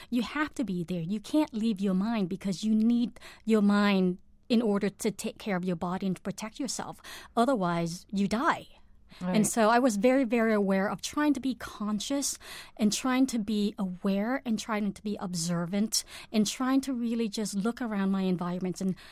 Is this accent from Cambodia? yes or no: yes; Cambodia; English is a second language; And so for me, I think as a child growing up in Cambodia, you live very much in your body.